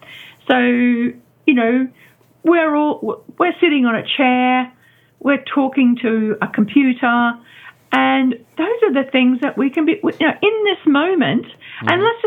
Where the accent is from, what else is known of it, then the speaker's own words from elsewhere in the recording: Australia; also born or lived in United Kingdom; I was born in Australia and did all my schooling. And then I went to the UK and lived there for 35 years and had a family and a career. And then I came back.